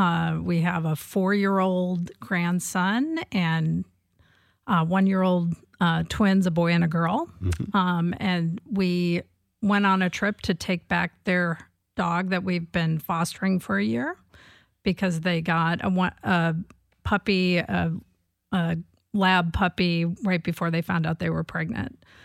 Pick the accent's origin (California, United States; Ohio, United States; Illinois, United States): Ohio, United States; Toledo; Not this trip, but I grew up in Toledo, Ohio.